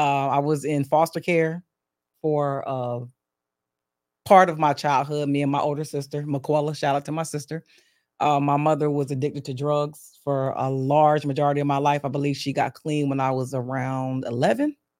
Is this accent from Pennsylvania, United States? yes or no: yes; Bristol, Pennsylvania, United States; Well, I am from Bristol, Pennsylvania, Bucks County, stand up. That's where I'm from, right outside of Philadelphia. Born and raised.